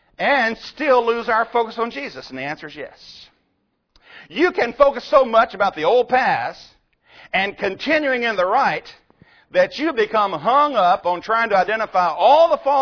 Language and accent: English; Tennessee, United States; born there; It doesn't change because I was born in Tennessee and some of you were born in Texas.